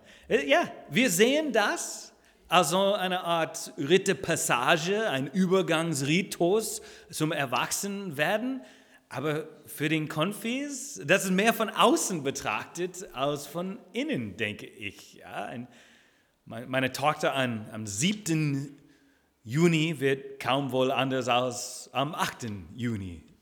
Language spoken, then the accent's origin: German; United States; German is a second language; moved away as an adult; now in Germany; ich habe einen Akzent, denn ich bin geboren in den USA, wohnte auch dort 23 Jahre, bevor ich einen Urlaub hier gemacht habe in Deutschland und bin nie zurückgekehrt.